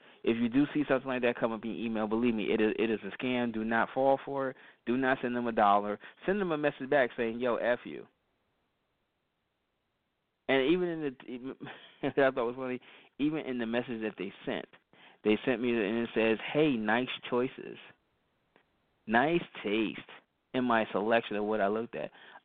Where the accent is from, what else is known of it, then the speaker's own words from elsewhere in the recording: East Orange, New Jersey, United States; I'm playing this a lot because this young lady, she is from my hometown of East Orange, New Jersey.